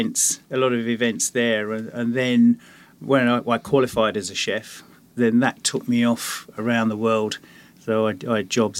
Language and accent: English; Dartford, South East England, United Kingdom; Well, I was born and raised in Dartford in Kent. Oh, everyone knows Dartford because of the bridge.